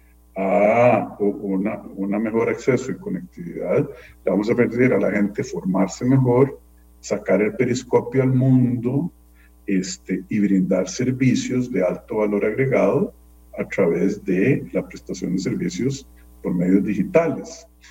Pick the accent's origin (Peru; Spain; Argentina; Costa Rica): Costa Rica; Y nosotros como costarricenses tenemos que entender que la situación económica resulta de políticas públicas